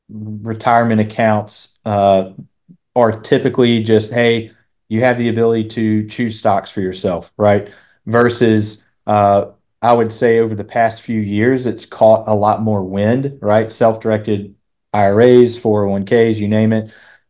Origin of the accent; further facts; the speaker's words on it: Birmingham, Alabama, United States; Yeah, so I'm from Birmingham, Alabama. It's where I currently live.